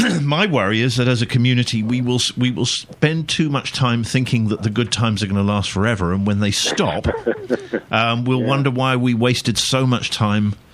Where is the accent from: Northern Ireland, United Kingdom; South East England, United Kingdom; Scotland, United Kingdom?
South East England, United Kingdom; Brighton; whether it's places like Atlantic City in New Jersey or my hometown of Brighton.